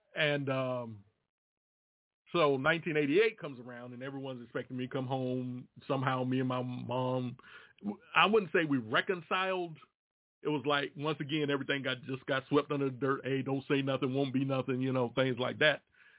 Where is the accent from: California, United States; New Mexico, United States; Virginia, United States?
Virginia, United States; Roanoke; born there; Roanoke, Virginia is my hometown where I grew up. Well, not where I grew up, but it was where I was born.